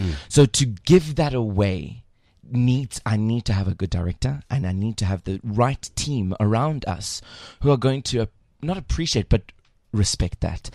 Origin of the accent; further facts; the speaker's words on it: Yorkshire and the Humber, United Kingdom; accent: South Yorkshire; I can give you my accent. How's about that? Because okay, I speak it's basically a Southern Yorkshire accent, which is quite fun.